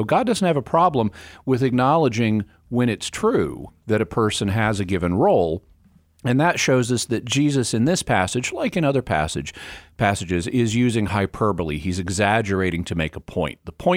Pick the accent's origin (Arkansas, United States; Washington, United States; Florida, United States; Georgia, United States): Arkansas, United States; Tomorrow takes me back to my home state of Arkansas. There is a park, a state park, just outside of my hometown called Devil's Den.